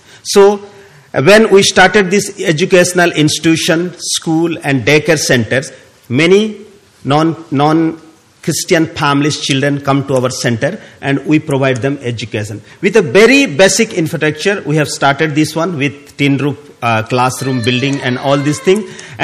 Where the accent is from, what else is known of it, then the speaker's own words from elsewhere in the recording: Odisha, India; Actually, I'm from the southeastern state of Orissa, and I born and brought up in Orissa, and I have blessed with my wife and two daughters, 14 and 11, and currently we are working in Orissa and Andhra Pradesh